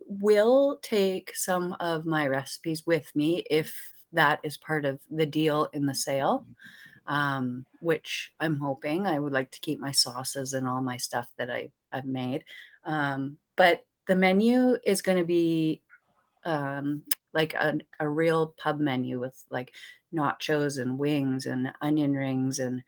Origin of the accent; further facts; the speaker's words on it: Christchurch, Canterbury, New Zealand; So I grew up in Harewood. I went to Barsby School. We lived by the university. You know, I spent my whole life in this area.